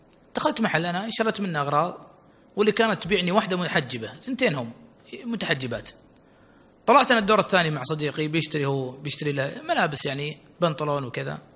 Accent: Saudi Arabia; قالت أنت منين؟ قلت أنا من السعودية.

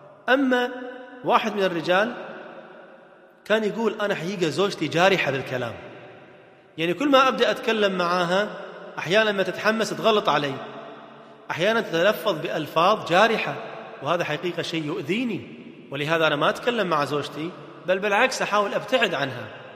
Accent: Kuwait; عندنا في الكويت في واحدة من الزوجات

